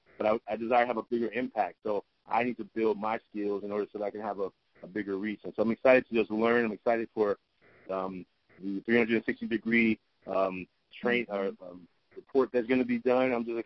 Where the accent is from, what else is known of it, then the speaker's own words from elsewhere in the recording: Oakland, California, United States; I'm from Oakland, California.